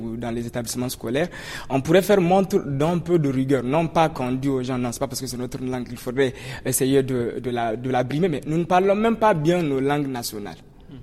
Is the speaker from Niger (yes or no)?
yes; Niger; chez nous, au Niger encore